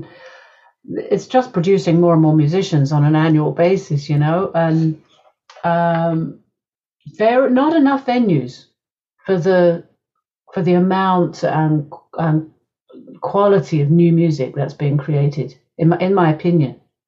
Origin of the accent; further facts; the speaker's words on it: London, United Kingdom; born there; I was born in Southeast London, but I then lived for a long time in Brixton and in Hackney.